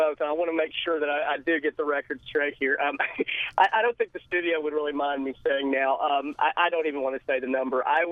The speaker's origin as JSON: {"language": "English", "town": "Nashville", "region": "Tennessee", "country": "United States", "tie": "born or raised there", "said": "Yeah, I grew up here in Nashville, where I'm talking to you from"}